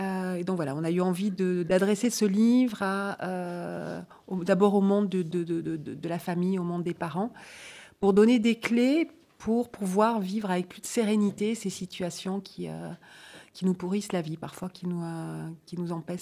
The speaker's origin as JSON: {"language": "French", "region": "Nouvelle-Aquitaine", "country": "France", "moved": "yes", "lives_now": "Brussels, Belgium", "said": "Je vis actuellement en Belgique depuis 30 ans, mais comme mon nom l'indique, je suis originaire du Pays Basque. Donc je suis devenue bruxello-basque."}